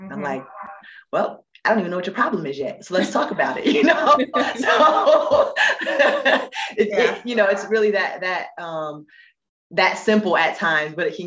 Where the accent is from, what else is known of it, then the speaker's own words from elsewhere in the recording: New York, United States; However, I am from New York, born and raised, you know. Shout out to the New Yorkers.